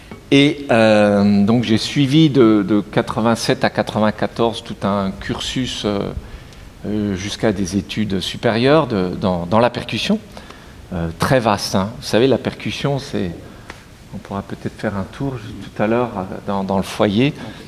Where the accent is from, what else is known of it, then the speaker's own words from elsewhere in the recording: Mulhouse, Grand Est, France; also born or lived in Munster / Strasbourg; Je suis né en Alsace, donc j'ai fait mes études en Alsace, à différents endroits. Je suis d'abord né à Münster, pour ceux qui connaissent un peu. Après, je suis arrivé à 6 ans à Mulhouse. Après Mulhouse, j'ai bougé